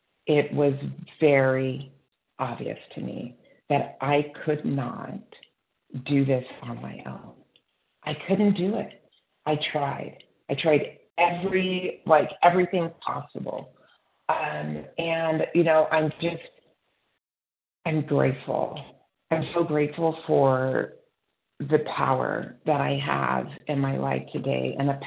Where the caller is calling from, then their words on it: California, United States; recovered compulsive overeater. I'm calling from California.